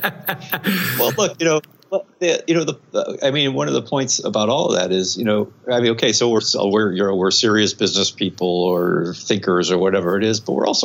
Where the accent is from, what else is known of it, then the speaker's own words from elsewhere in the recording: Binghamton, New York, United States; I grew up in Binghamton, New York, in upstate New York, and just from early on, knew I was wanted to be a writer.